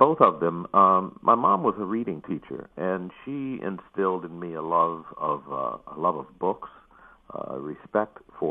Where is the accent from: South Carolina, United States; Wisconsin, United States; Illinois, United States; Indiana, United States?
Indiana, United States; Gary; Well, I was born and raised in Gary, Indiana.